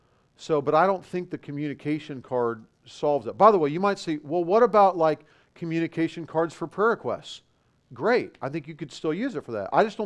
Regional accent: Tucson, Arizona, United States; now in California, United States; And I grew up in Tucson, so I know that culture pretty well.

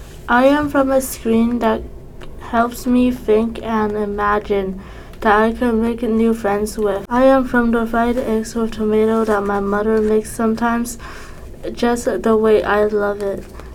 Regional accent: China; I am from China, so it's my family. It's a homeland for us. We have a few family members that's still there. It's been about 6 years since I've seen them in person.

